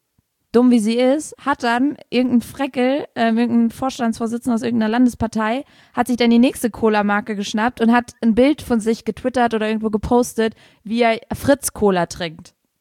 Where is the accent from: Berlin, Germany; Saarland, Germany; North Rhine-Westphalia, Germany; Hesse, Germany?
Saarland, Germany; Das Knolle, heißt bei uns im Saarland Stubbi.